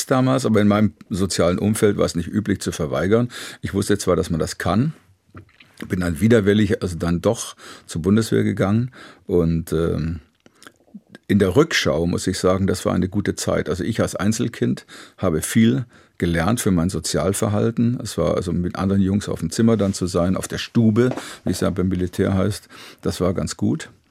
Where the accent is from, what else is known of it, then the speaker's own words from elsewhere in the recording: Münchberg, Bavaria, Germany; born there; Da, wo ich geboren bin, Münchberg, das ist in der Nähe von Hof in Oberfranken. Und das ist wirklich klein. Das war damals in den 50er Jahren, glaube ich, hatten die 10.000 Einwohner. Und das ist eine Kleinstadt. War sogar Kreisstadt.